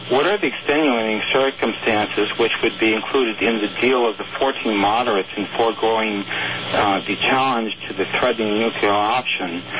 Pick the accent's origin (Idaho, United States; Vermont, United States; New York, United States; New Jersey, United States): Vermont, United States; Poultney; two great Americans that I grew up with in my hometown of Poultney, Vermont.